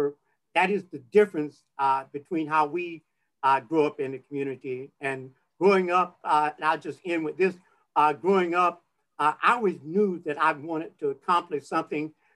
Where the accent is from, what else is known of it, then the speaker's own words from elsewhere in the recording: the South, United States; Growing up in the South, my parents moved here looking for a better life for me and my brother from the segregated South.